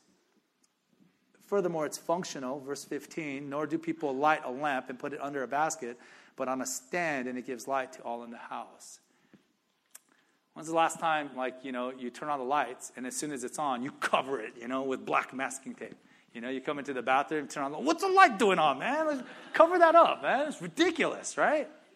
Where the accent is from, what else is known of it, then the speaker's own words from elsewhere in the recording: Gardena, California, United States; Our apartment in Gardena. I grew up in Gardena, right? I love Gardena.